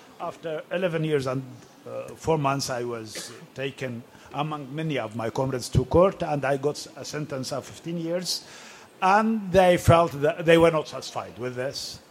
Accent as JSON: {"language": "English", "town": "Aleppo", "region": "Aleppo Governorate", "country": "Syria", "tie": "born or raised there", "also_born_or_lived": "Raqqa", "second_language": "English", "said": "I was born in a village, then in Raqqa, then in Aleppo. So my life was fragmented."}